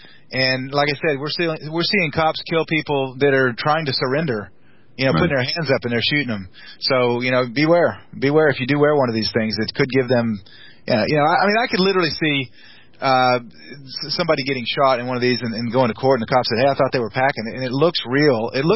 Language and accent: English; Texas, United States; We grew up, I remember growing up in Texas, and my uncle was a DPS agent, Department of Public Safety